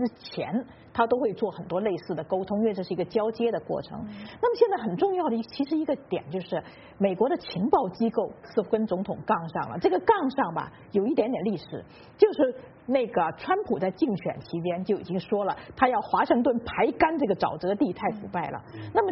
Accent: China; 就是我们都中国人最熟悉，

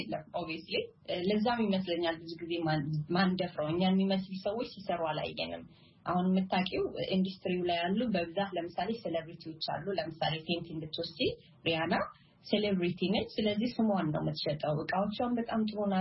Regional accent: Amhara, Ethiopia; also born or lived in Tigray / Mekelle; ከዛ በተጨማሪ ትግራይ ውስጥ ተምሬያለሁ በትግርኛ። ወላጆቼ እዛ ትግራይ ውስጥ የተወለድኩት መወለድ ደረጃ ማለት ነው። አስተዳደጌ ግን ጎጃም ደሴ ወይዘሮስን ተምሬያለሁ። ሃይስኩል እንኳን ደብረ ማርቆስ፣ ደሴ ወይዘሮስን እና መቀሌ አፄ ዮሐንስ ነው የጨረስኩት።

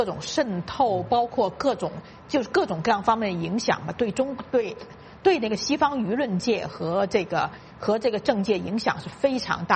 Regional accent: China; 就我是大跃进之前2年出生的， 那么我小时候长大，我们知道有所谓三年困难，但是根本不知道大跃进饿死人。你想4000万人被饿死，我们那时候在中国竟然不知道

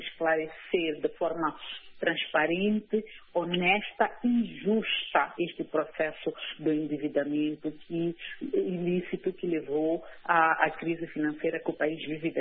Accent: Mozambique; nós como moçambicanos

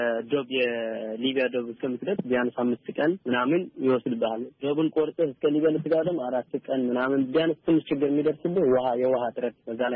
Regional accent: Oromia, Ethiopia; moved away as an adult; በፖለቲካ ችግር ነው ከሀገሬ ተሰድጄ የመጣሁት። ኦሮሞ ነኝ።

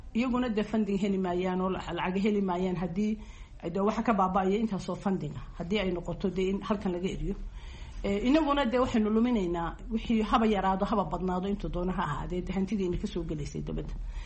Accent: Somaliland, Somalia; anigu waxaan ahay reer Soomaaliland

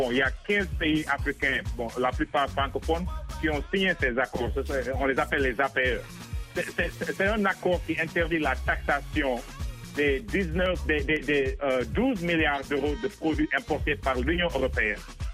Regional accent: Senegal; parce que je suis originaire du Sénégal

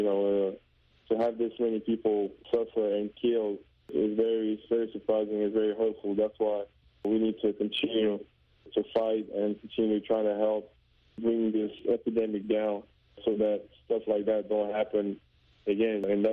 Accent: Cameroon; now in United States; I'm from Africa, especially Cameroon

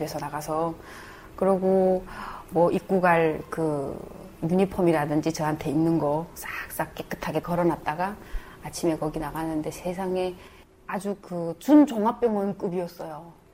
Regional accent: North Korea; 내가 저쪽에 탈북민이라는 거를 감춰고 끝까지 그만둔 거.

